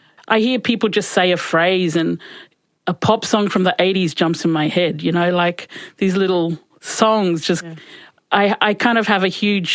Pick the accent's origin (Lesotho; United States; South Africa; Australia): Australia; Cairns, Queensland; I grew up in Cairns and I love Cairns, but at the end of high school, you just want to leave because you want to go somewhere bigger.